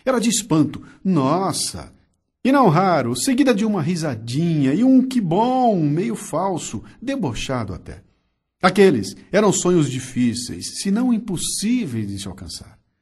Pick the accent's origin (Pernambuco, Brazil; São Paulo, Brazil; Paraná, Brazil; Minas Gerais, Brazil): São Paulo, Brazil; Bauru; Quando eu era moleque caipira em Bauru, eu sonhei em ser astronauta quando crescesse.